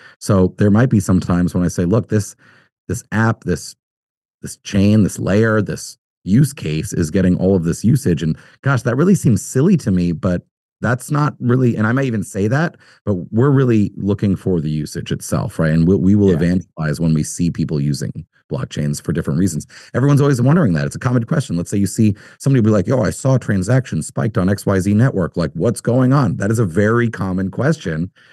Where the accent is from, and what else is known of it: United States